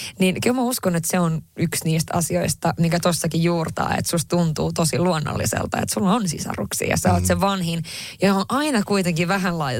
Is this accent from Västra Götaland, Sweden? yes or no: no; Haparanda, Norrbotten County, Sweden; now in Finland; itse tietysti mä oon kotoisin Lapista, ja kyllä mä niinku, mä Haaprannasta kotoisin, ja identifioin itseni kyllä hyvin vahvasti kuitenkin edelleen niinku tänä päivänäkin sillä tavalla ruotsinkieliseksi ja ruotsalaiseksi, vaikka mulla on ihan Suomen passi nykyään ja asunut Suomessa